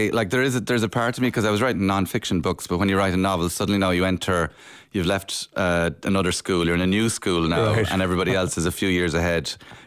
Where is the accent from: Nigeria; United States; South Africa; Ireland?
Ireland; Cork, Munster; born there; I think I was born in St. Finbarr's Hospital in Cork.